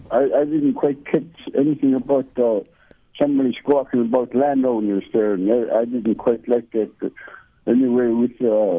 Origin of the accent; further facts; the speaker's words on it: Bethel, United States; I grew up here in Bethel all my life.